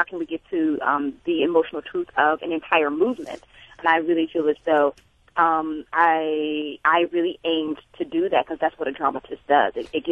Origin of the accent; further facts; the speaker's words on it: Memphis, Tennessee, United States; The fact that I grew up in Memphis myself